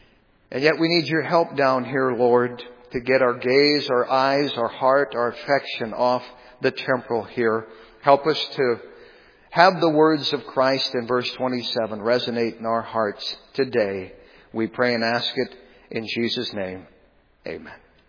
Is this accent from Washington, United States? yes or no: no; Minnesota, United States; I grew up on a lake, all right? The lake I grew up on in Polk County, Minnesota, was a long, narrow lake.